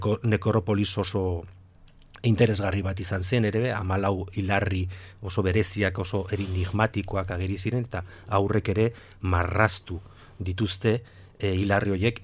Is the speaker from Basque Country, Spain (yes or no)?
no; Artazu, Navarre, Spain; gure armarri guztiak … armarria dira, eta gu gara, Artazuko kasi guztiok … gara apelliduan